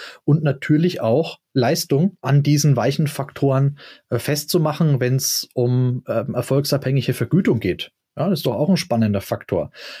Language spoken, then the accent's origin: German; Bavaria, Germany; Übrigens aus Franken, meiner Heimat.